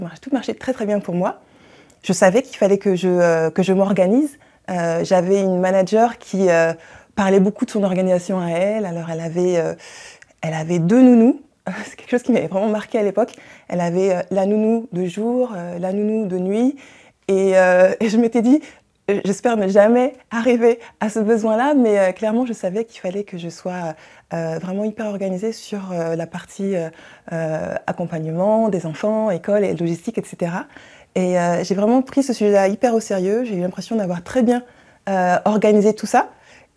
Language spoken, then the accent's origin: French; Pays de la Loire, France; J'ai grandi en France, dans la Sarthe, où je suis arrivée à l'âge de 1 an. C'est là que j'ai passé la majorité de mon enfance jusqu'à ma classe prépa. Ensuite, je suis partie faire mes études à Bordeaux.